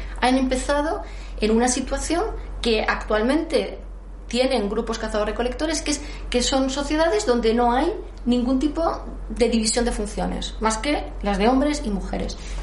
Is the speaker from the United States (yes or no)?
no; Spain; Y me reconozco como española, y eso es una identidad relacional también.